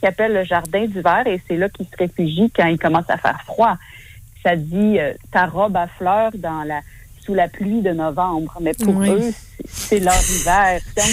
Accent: Quebec, Canada; Là, je suis née en Mauricie. On avait un lac derrière la maison où j'ai grandi.

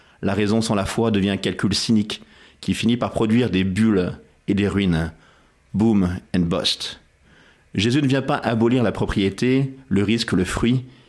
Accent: Versailles, Île-de-France, France; born there; Moi, je suis né à Versailles, donc d'une famille franco-américaine avec des parents qui travaillaient. Et c'est vrai qu'on a un milieu plutôt privilégié dans la banlieue ouest.

